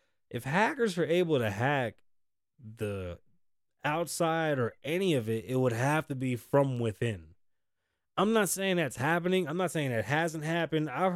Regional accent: Las Vegas, Nevada, United States; I'm from Las Vegas, home of the casinos.

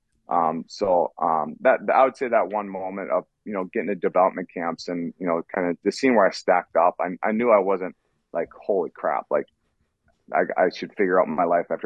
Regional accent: Minnesota, United States; Well, just so happened my hometown team, Minnesota Wild, was one of them.

